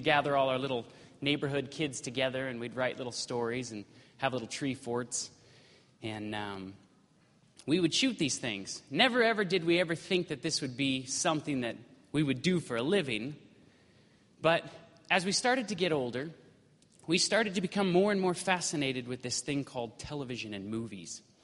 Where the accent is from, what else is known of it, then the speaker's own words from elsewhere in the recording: Paradise, California, United States; I grew up in Paradise, California. Does everyone know where Paradise is?